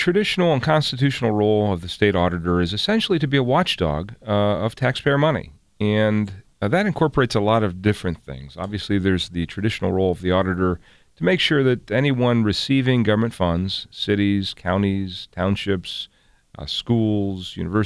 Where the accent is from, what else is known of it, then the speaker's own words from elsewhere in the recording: Dover, Ohio, United States; practiced law for about 20 years in Dover, Ohio, my hometown